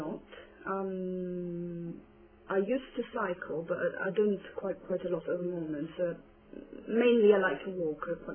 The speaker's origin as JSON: {"language": "English", "town": "Terni", "region": "Umbria", "country": "Italy", "said": "I'm from Terni, Italy."}